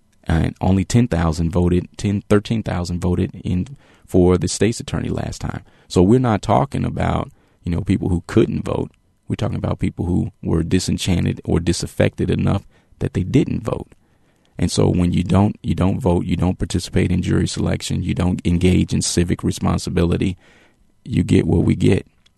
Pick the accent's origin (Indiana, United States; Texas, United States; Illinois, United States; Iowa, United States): Illinois, United States; Chicago; I am from Chicago. I lived lived there for the first 18 years of my life.